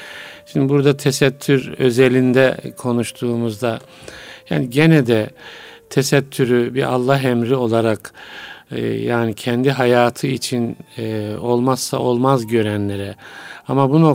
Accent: Kahramanmaraş, Turkey; Maraşlıyım, evet.

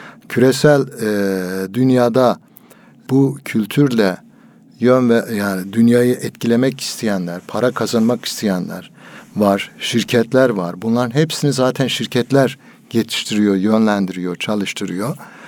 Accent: Elazığ, Turkey; bakın Elazığlıyım ben, bizim kültürde eskiden daha yaygındı.

